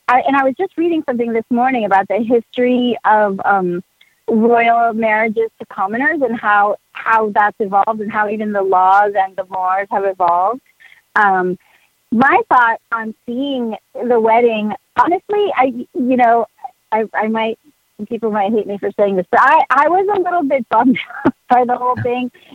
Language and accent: English; Spain; And in fact, I grew up in Spain, and I spent the summer in London, the summer before they got married.